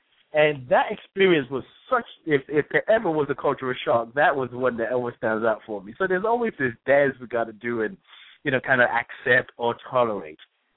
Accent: Nigeria; also born or lived in England; You know, I'm from Nigeria. I was born in England

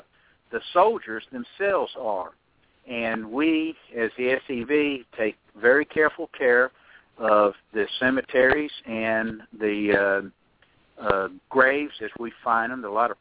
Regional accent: United States; And as an American veteran, modern days, I have a hard time with that.

